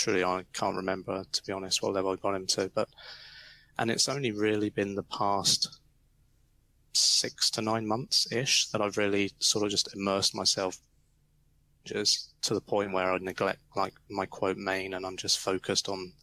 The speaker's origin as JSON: {"language": "English", "region": "England", "country": "United Kingdom", "said": "I'm an English Alliance WoW player who, interestingly, actually plays on US servers."}